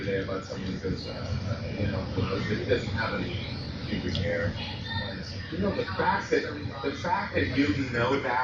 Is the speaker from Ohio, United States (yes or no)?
no; Michigan, United States; I'm from Michigan